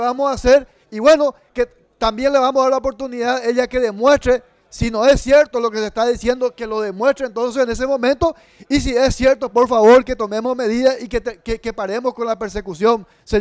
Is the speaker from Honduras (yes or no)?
no; Paraguay; No somos democráticos los paraguayos, presidente